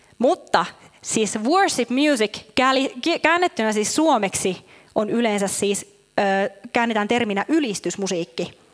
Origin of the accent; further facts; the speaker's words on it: Ilmajoki, South Ostrobothnia, Finland; mä oon siis Ilmajoelta kotosi ja siellä paikallisseurakunnassa nuoren seurakuntaan oli päässyt tunkeutumaan pari ylistysmusiikkikappaletta